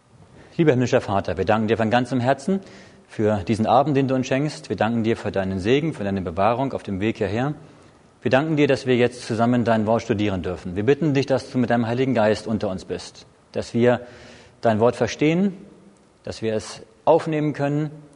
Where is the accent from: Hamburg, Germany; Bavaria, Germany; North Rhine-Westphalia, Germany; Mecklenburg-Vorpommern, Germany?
Hamburg, Germany; born there; also born or lived in Schleswig-Holstein / Berlin; now in Heilbronn, Germany; Und ich bin geboren in Hamburg, in Norddeutschland.